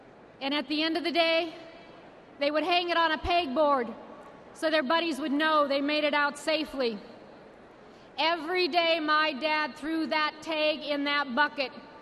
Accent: Anaconda, Montana, United States; I grew up in Anaconda, Montana. It is in the heart of the state's mining country. My dad worked at the copper smelter.

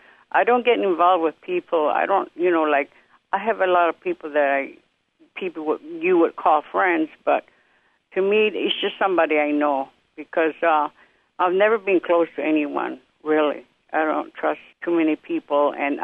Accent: San Carlos, Arizona, United States; also born or lived in White River; I was born in White River, Arizona. It's a reservation up in towards the state line to New Mexico. And my aunt lived in San Carlos, and she's the one that picked me up as my mom died.

